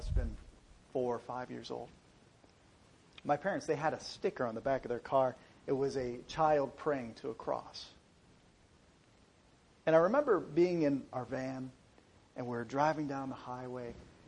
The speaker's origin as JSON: {"language": "English", "country": "United States", "tie": "born or raised there", "said": "I'm Native American. I grew up on the reservation."}